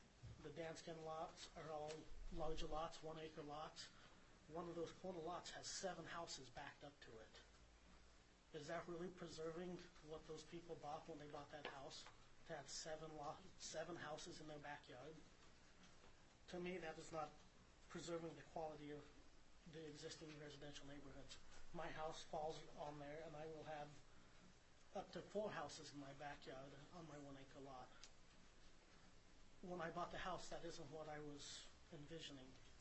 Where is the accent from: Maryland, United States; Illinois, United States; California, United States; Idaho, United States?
Idaho, United States; Kuna; I was born and raised here in Kuna. Grew up here. Was always proud to call Kuna my home.